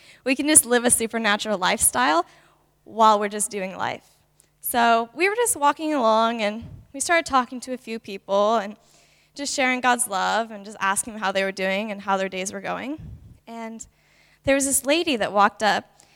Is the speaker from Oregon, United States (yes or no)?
yes; Oregon, United States; I'm originally from Oregon, which is like a state right above California.